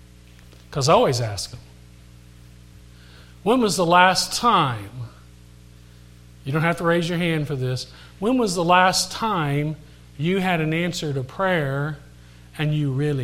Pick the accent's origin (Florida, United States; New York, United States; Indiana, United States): Indiana, United States; Now, I grew up in Indiana. We had cornfields. Far as the eye could see.